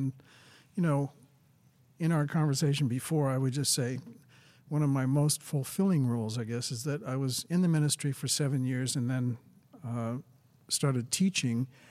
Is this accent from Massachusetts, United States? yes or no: yes; Beverly, Massachusetts, United States; I grew up in Beverly, Massachusetts, and both my parents were first generation, they were immigrants, and so I'm first generation American.